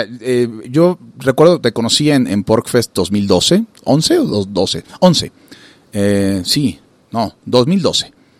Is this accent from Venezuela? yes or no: yes; Venezuela; now in Mexico; yo soy originalmente soy de Venezuela, pero ya soy mexicano, y de alguna manera los dos hemos venido a dar a México